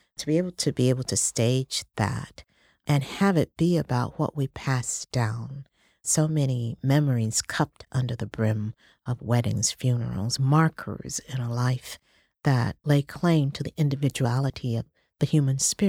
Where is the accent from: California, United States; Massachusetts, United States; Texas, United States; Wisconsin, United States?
Texas, United States; Dallas; From where I grew up in Dallas, Texas, I was very familiar with them